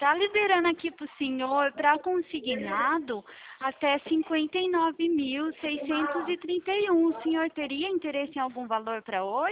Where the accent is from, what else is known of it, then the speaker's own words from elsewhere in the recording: São Paulo, Brazil; eu sou aqui do interior de São Paulo